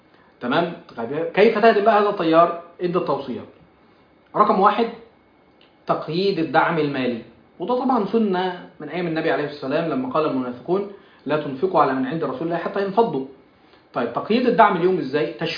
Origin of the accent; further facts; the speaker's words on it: Egypt; وانا طبيب مصري